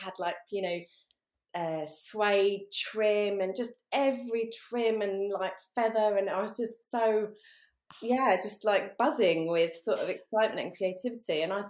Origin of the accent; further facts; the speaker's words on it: London, United Kingdom; accent: southeast London; now in West Sussex, United Kingdom; I'm based now in West Sussex, but I grew up in London, grew up in the south, in southeast London, southeast with a W, and then, which comes out much more when I'm tired or I've had one too many wines.